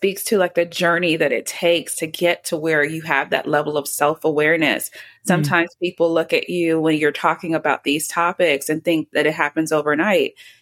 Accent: Jamaica; It's sad for me though, because I'm Jamaican and people are like, you don't know how to dance?

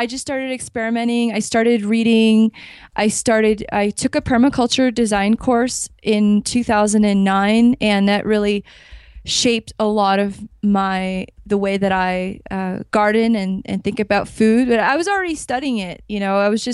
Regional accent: Miami, Florida, United States; So there's an appreciation for fruit trees where I grew up in Miami because there's so many of them.

